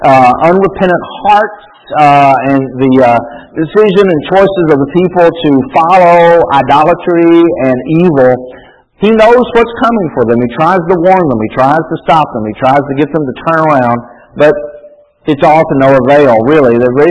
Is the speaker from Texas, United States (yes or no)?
no; Florence, Alabama, United States; now in Huntsville, United States; When I was growing up in Florence, Alabama, there's a section in North Florence called 7 points.